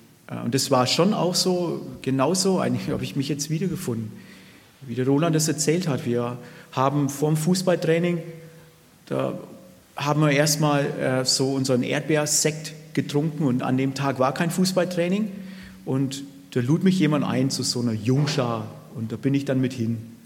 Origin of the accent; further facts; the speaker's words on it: Bavaria, Germany; meine Frau heißt Ute. Wir kommen ursprünglich aus dem Frankenwald, sind direkt an der ehemaligen DDR-Grenze aufgewachsen.